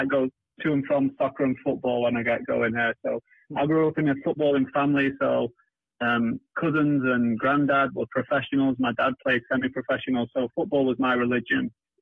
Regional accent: Manchester, North West England, United Kingdom; I grew up in England, in Manchester, and so I grew up with wonderful parents. We grew up in a Catholic family

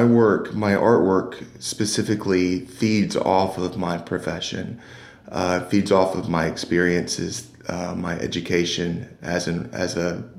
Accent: Alabama, United States; moved away as an adult; also born or lived in Chicago / Michigan; I should say that while I was born and raised in Alabama, I've actually been lived in quite a few cities.

